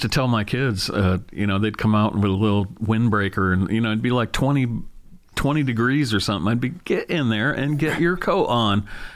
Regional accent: Bloomsburg, Pennsylvania, United States; also born or lived in Paterson, New Jersey; Yeah, I grew up in North Central, which was right on the Susquehanna River in a town called Bloomsburg.

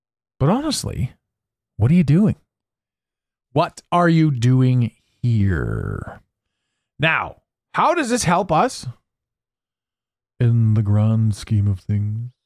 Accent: Canada; I wanted to talk a little bit about a boot because we're Canadian.

